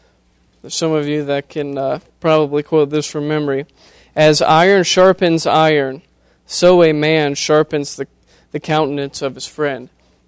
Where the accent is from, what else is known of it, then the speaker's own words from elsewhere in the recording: Ohio, United States; Now, as I said earlier, I'm from Ohio. I have my Ohio State tie on here.